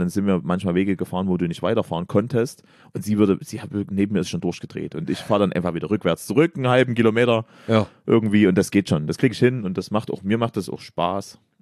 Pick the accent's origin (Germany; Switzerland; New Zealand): Germany; Weißenborn, Saxony; also born or lived in Freiberg; Sachsen, ne, Mittelsachsen. Ja. Und dann, also da habe ich gewohnt, bis ich 6 war und mit der Grundschule sind wir nach Weißenborn gezogen.